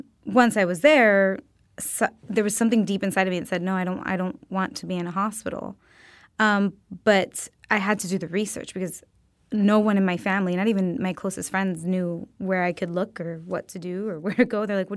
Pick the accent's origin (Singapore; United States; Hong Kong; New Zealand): United States; Miami, Florida; now in Los Angeles, United States; I'm originally from Miami, Florida.